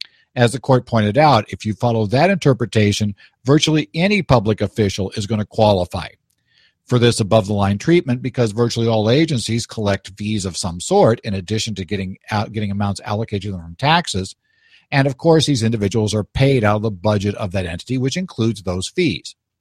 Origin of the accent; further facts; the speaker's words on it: Arizona, United States; we have a case here that actually comes from my home state of Arizona.